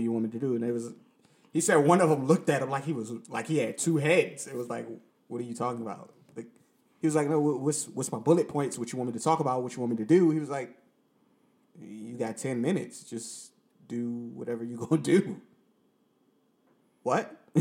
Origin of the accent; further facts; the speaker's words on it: Rochester, New York, United States; I'm from Rochester, New York. I don't know anything about being country. Like, Rochester is a big city here in New York.